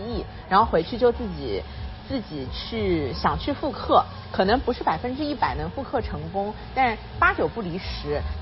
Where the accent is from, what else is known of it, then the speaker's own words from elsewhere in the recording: southern China, China; 我们南方讲蔬菜就一定要是指绿叶菜。